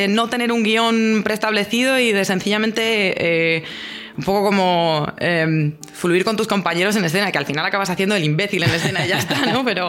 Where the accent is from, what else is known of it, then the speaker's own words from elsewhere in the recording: Madrid, Community of Madrid, Spain; soy de Madrid. No quiero vivir en Madrid.